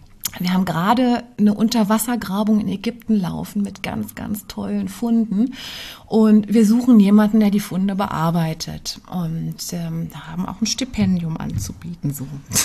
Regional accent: Idar-Oberstein, Rhineland-Palatinate, Germany; ich stamme aus Idar-Oberstein, Schmuck- und Edelsteinstadt.

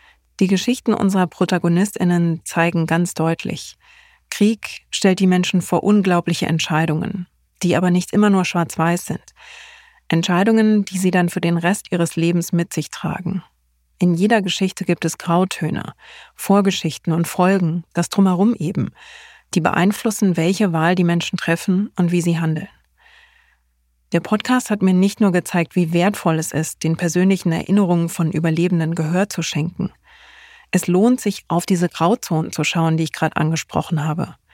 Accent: Germany; Als Deutsche sind wir auf düstere Weise mit der Ukraine und dem Donbass verbunden.

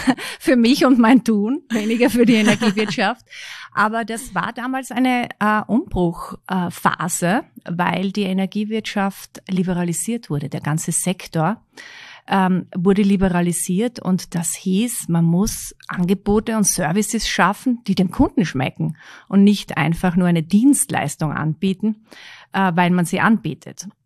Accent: Oberzeiring, Styria, Austria; born there; 1972 bin ich geboren in der Obersteiermark in Oberzeiring.

